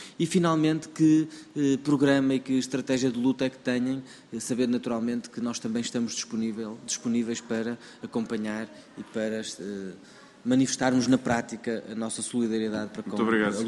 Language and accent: Portuguese; Porto, Portugal; Eu sou também do Distrito do Porto, isso não me é indiferente.